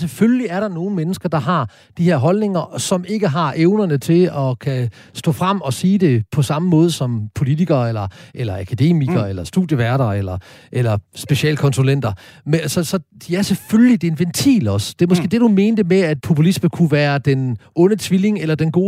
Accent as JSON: {"language": "Danish", "town": "Horsens", "region": "Central Denmark Region", "country": "Denmark", "said": "Jeg troede, jeg var fra Horsens og en arbejdersøn"}